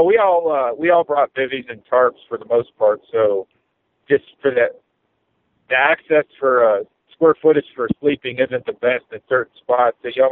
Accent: Oregon, United States; Well, I'm from Oregon, and it means you're gay.

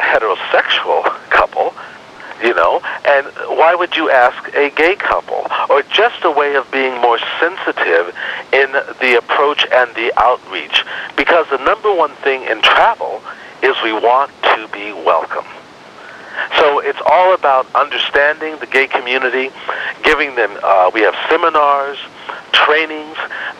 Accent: Los Angeles, California, United States; because I grew up in South Central Los Angeles

